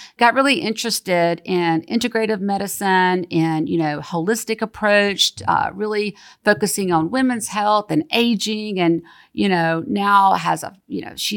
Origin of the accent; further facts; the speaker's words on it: Georgia, United States; First of all, we grew up together in South Georgia.